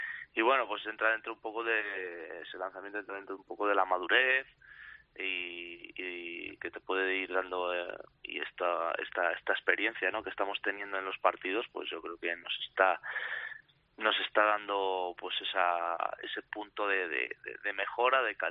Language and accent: Spanish; Valladolid, Castile and León, Spain; como yo soy vallisoletano también